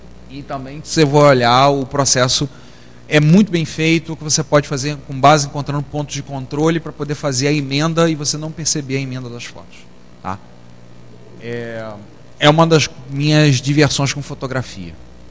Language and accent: Portuguese; Rio de Janeiro, Brazil; born there; da Praia de Botafogo, coisa linda, né? o bairro onde eu nasci, no Rio de Janeiro